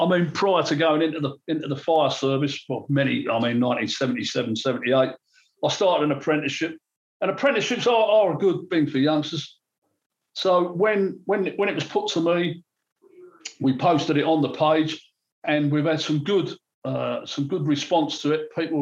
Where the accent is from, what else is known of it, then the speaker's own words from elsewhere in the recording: Newham, London, United Kingdom; And I come from Newham. In fact, I could see the ground into the South Bank from a block of flats that I lived in from the age of five.